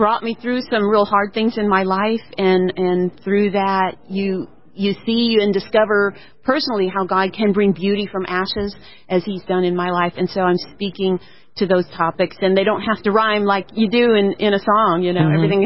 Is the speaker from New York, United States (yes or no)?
no; Fullerton, California, United States; also born or lived in Redondo Beach; I grew up in Fullerton.